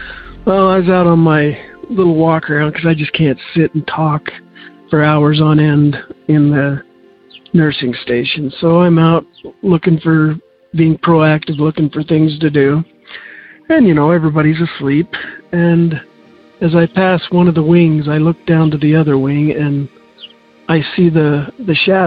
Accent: Idaho, United States; I'm from Idaho.

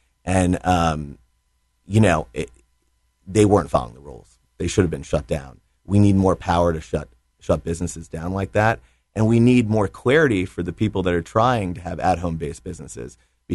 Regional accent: Fairfield, Connecticut, United States; I grew up in Fairfield. Fairfield isn't what Fairfield was 20 years ago

